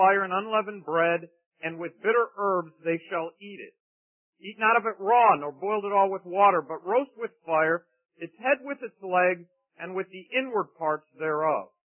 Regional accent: Ohio, United States; my grandmother used to grow horseradish when I grew up in Ohio.

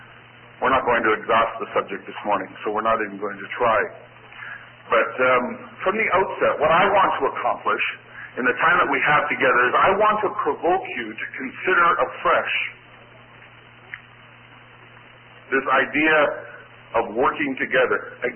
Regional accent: Winnipeg, Manitoba, Canada; and I'm from Winnipeg, Manitoba, in Canada, about 500 miles almost due north of Minneapolis.

